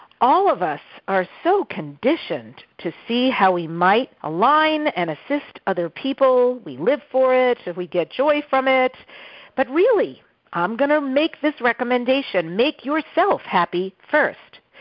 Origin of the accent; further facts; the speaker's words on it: New York, United States; accent: New York; my New York accent is so out right now